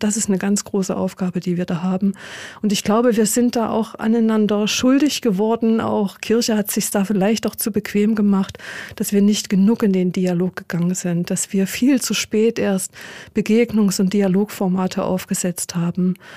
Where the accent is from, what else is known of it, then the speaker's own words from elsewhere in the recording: Thuringia, Germany; now in Fulda, Germany; Ich pendel ja jede Woche noch von Fulda nach Thüringen in meine alte Heimat